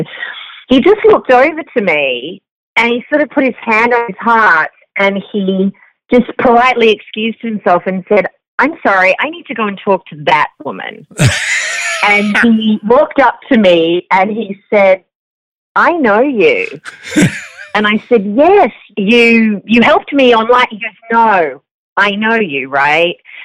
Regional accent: Melbourne, Victoria, Australia; also born or lived in Singapore; I grew up in Australia. I'm born in Melbourne.

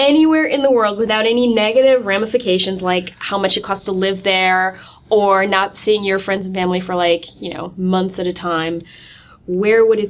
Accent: St. Paul, Minnesota, United States; now in Sussex County, United States; I grew up like in the sticks in Minnesota, and I was like, no. I grew up in St. Paul. Okay, so we had the theater, we had museums, we had opera, we had culture.

